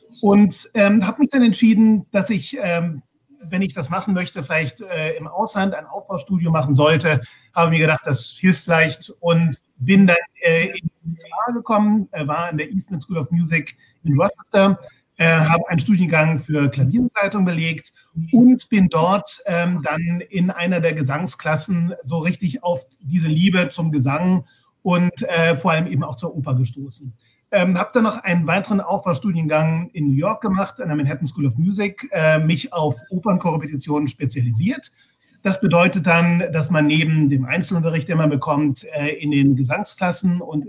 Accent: Heidelberg, Baden-Württemberg, Germany; Ich bin in Heidelberg geboren und aufgewachsen

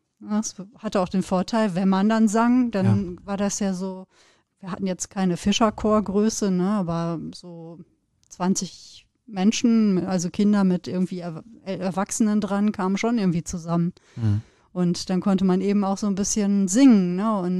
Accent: North Rhine-Westphalia, Germany; Ich komme ja aus dem Sauerland und wir sind zwar im Rheinland beide auf dieselbe Schule gegangen, aber ja unterschiedliche Lebensbedingungen. Ich im Westfalen, du im Rheinland.

